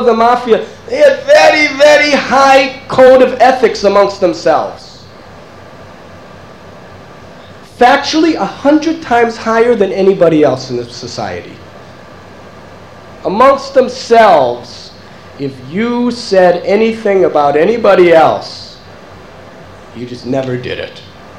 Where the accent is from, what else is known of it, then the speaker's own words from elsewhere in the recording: Chicago, Illinois, United States; You see, I'm from Chicago.